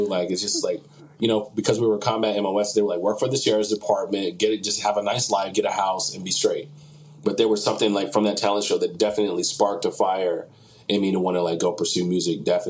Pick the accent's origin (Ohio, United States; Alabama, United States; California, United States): Alabama, United States; Birmingham; And I'm like, I'm from Birmingham, Alabama.